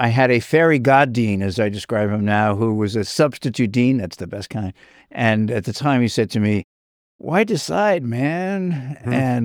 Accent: New York, United States; And I had never been west of the Poconos, so from growing up in New York.

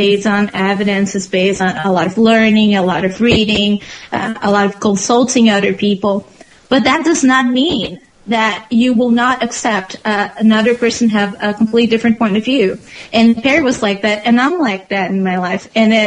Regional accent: Brazil; English is a second language; now in New York, United States; Yeah, I'm from South America, born and raised in Brazil.

